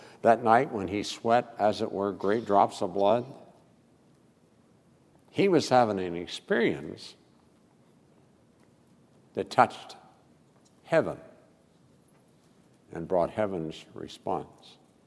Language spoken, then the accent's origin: English; West Virginia, United States; now you understand I'm from West Virginia, so I got to keep things pretty simple for me to get it.